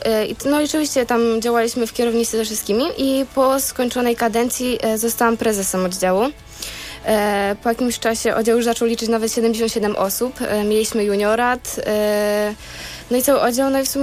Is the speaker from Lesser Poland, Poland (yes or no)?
no; Łańcut, Subcarpathian Voivodeship, Poland; już w sercu do mojej rodzinnej miejscowości, do Łańcuta.